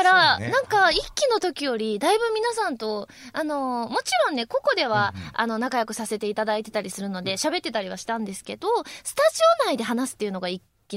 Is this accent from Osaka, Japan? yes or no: yes; Osaka, Japan; なんかたまにこの前自分の地元の大阪に帰った時に